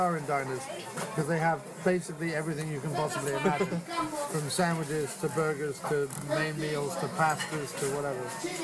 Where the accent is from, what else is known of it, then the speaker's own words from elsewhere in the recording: England, United Kingdom; Yeah, I have to, as an Englishman.